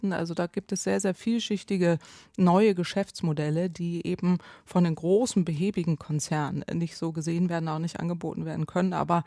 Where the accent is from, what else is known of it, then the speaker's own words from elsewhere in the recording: Northwest Germany, Germany; Aber ich komme jetzt aus dem Nordwesten Deutschlands. Da ist es ganz normal, dass jede Menge Windanlagen dort stehen